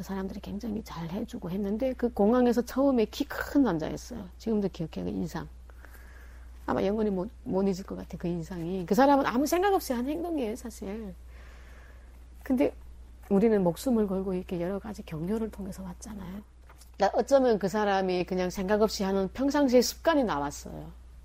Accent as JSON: {"language": "Korean", "country": "North Korea", "said": "저희가 북한에서 왔습니다."}